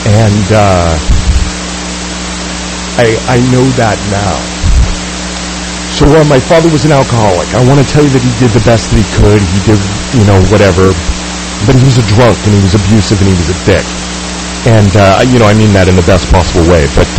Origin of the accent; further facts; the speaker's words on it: Folsom, California, United States; So, I grew up in a small town. I grew up in Folsom. It's in Sacramento. It's, yes, there's a prison there.